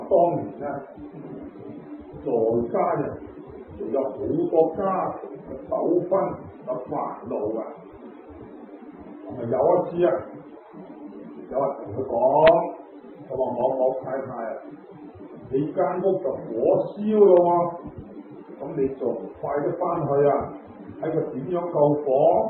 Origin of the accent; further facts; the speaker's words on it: Guangdong, China; 我哋中意食油條啊，即係我哋廣東人話嘅油炸鬼。